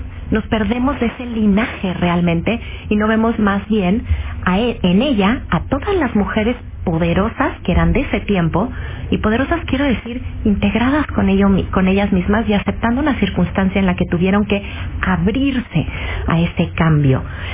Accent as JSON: {"language": "Spanish", "country": "Mexico", "said": "Plantarnos como mexicanos mucho más poderosos porque aceptamos la verdad como adultos"}